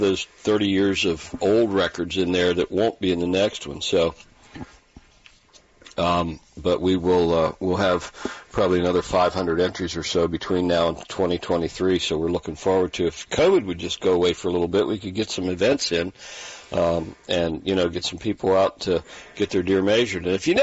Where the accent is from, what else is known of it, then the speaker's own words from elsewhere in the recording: Montgomery County, Maryland, United States; In general, the General Assembly gives the counties what they want. Hey, it's Queen Anne's County. We're from Montgomery County.